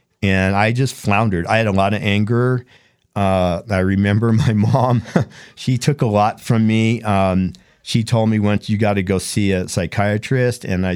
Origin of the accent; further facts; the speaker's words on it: California, United States; A little bit about me. I grew up in California, and please don't hold that against me. It's a beautiful place.